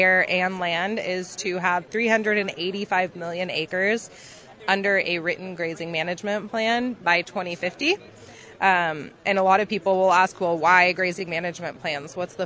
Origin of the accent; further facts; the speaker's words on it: San Diego, California, United States; I grew up in San Diego.